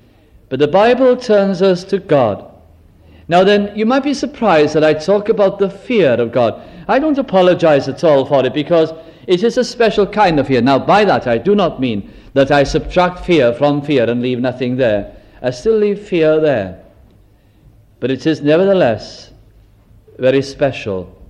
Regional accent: Wales, United Kingdom; the name for us as Welsh people by the French is Le Pays de Gal, the people of Gaul.

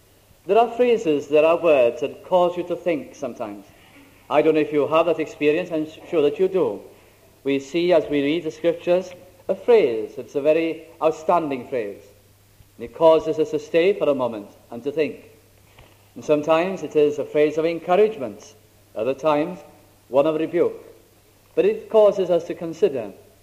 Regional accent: Caernarfon, Wales, United Kingdom; I was up in Bangor in North Wales, and I thought since I was so near to Carnarvon, my hometown, where I was born, I thought I'd like to go there.

